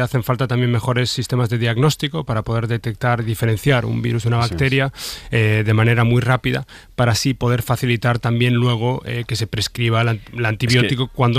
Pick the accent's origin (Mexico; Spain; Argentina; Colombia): Spain; Galicia; Es un honor y un regalo viniendo de mi tierra.